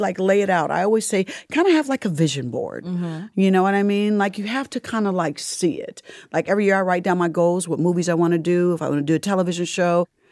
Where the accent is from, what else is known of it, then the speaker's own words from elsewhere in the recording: Indianapolis, Indiana, United States; Indianapolis, Indiana.